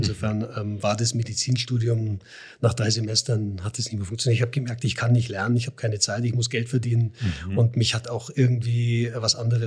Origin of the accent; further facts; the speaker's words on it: Munich, Bavaria, Germany; Aufgewachsen bin ich tatsächlich in München. Mein Vater, der dieses Jahr gestorben ist, war Iraner, Kunstmaler, Bildhauer. Und ich bin in München geboren